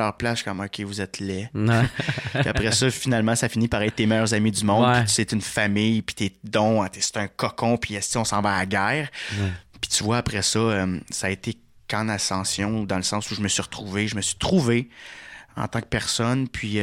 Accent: Ottawa, Ontario, Canada; moved away as an adult; Moi, je suis sorti d'Ottawa à 19 ans, puis je pensais que j'étais le king, tu sais.

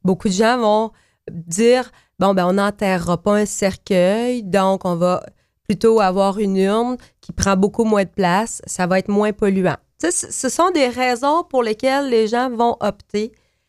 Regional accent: Coaticook, Quebec, Canada; Je veux pas que les gens de ma ville natale qui écoutent la chronique pensent que je n'ai pas Quaticook dans mon cœur.

